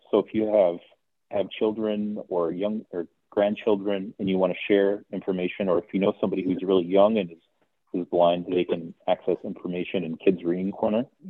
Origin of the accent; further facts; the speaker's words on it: North Dakota, United States; So I grew up in North Dakota, as I was saying, that the Bison football team is a really big popular thing in North Dakota.